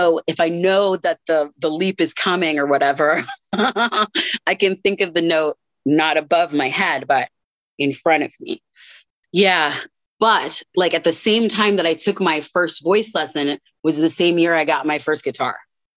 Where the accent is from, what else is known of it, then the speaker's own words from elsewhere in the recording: Tacoma, Washington, United States; I was one of like five Black students at my elementary school down here in Tacoma.